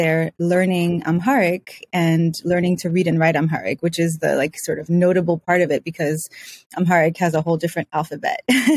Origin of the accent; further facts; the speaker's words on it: Geneva, Switzerland; I grew up in Geneva, Switzerland, with a parent from the United States and a parent from Eritrea and East Africa.